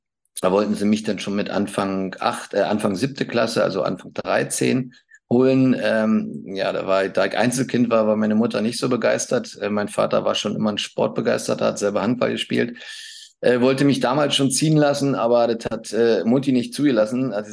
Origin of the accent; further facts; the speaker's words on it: East Germany, Germany; Wir sind halt im Ostteil des Landes aufgewachsen